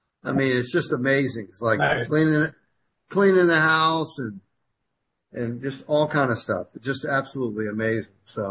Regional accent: Miami, Florida, United States; and I grew up in Miami. I've never heard of a brother named Brandon before

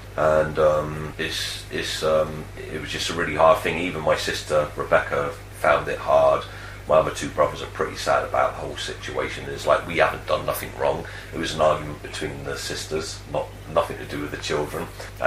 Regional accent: New Addington, London, United Kingdom; also born or lived in Croydon; we grew up in is a place called New Addington. It's a really rough area in Surrey. And I was born in Croydon, which is just down the road from there. And I was brought up as a young child in New Addington before my mum moved to further places.

